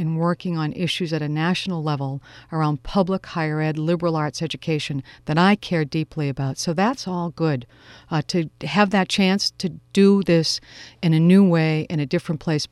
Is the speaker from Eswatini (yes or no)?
no; Massachusetts, United States; moved away as an adult; So having had the chance to do it here in Massachusetts, my home state, and now doing it in a state that has a commitment as well to public higher education on a bigger scale.